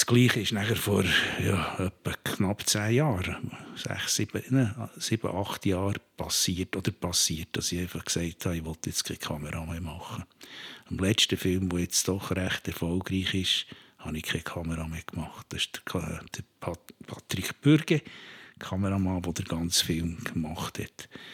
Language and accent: German; Bern, Switzerland; ich bin in Bern aufgewachsen. Ich bin ein Berner ursprünglich. Ein breiter Wankdorf-Bub. Und bin dort auch in die Schule.